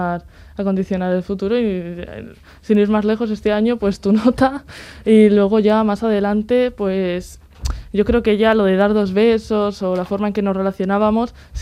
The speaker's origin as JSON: {"language": "Spanish", "town": "Santander", "region": "Cantabria", "country": "Spain", "said": "yo, por ejemplo, que soy de Santander"}